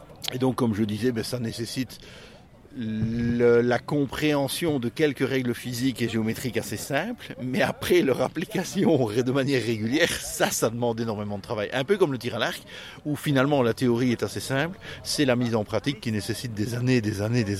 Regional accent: Belgium; Je viens de Belgique.

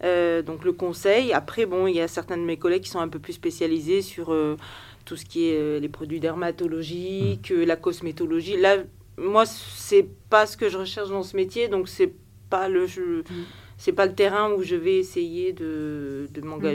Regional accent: south of France, France; je suis originaire du Sud

